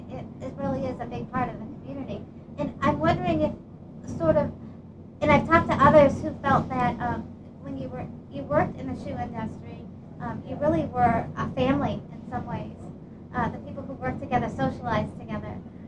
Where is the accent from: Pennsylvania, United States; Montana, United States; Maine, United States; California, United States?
Maine, United States; Farmington; I grew up in Farmington